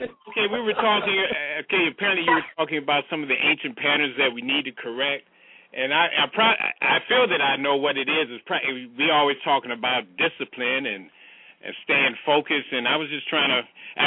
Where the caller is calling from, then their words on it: Toledo, Ohio, United States; I'm calling from Toledo.